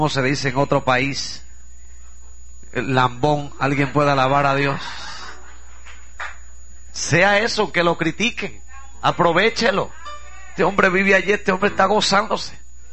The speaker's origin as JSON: {"language": "Spanish", "town": "Bayamón", "country": "Puerto Rico", "said": "Yo soy de Bayamón, el pueblo del chicharrón"}